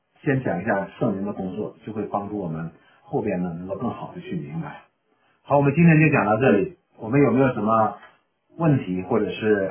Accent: China; 我们中国人讲叫耳听为虚，眼见为实嘛

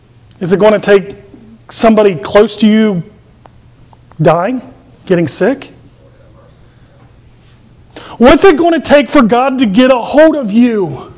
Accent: Virginia, United States; moved away; I moved here from Virginia. I didn't have a grandfather. We didn't have grandparents here.

